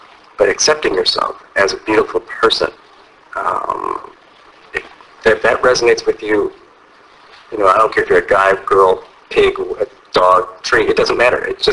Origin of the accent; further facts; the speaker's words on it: St. Louis, Missouri, United States; I grew up in St. Louis and the Midwest.